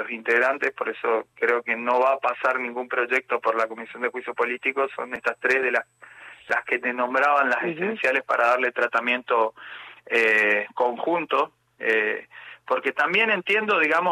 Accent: Corrientes, Argentina; Soy un correntino más y trato de buscarles las soluciones

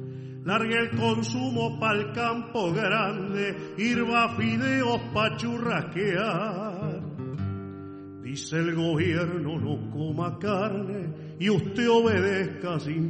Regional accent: Comodoro Rivadavia, Chubut, Argentina; Soy nacido en Comodoro Rivadavia, en la provincia del Chubut, criado en un ambiente rural, criado entre las ovejas, criado entre las chacras. Viví toda mi niñez y mi adolescencia en el campo.

